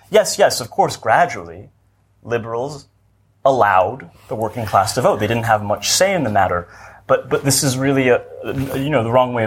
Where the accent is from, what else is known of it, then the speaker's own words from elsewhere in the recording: United States; Well, I'm an American, as you can tell.